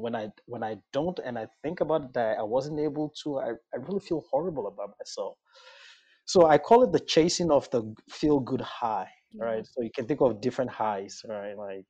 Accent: Nigeria; my perspective as a Black immigrant is, you know, I come from Nigeria.

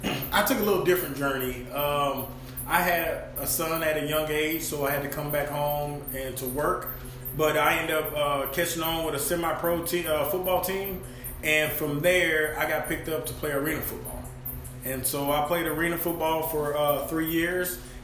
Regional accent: Klein, Texas, United States; I grew up in the Klein area. I went to, like I said, Klein Forest.

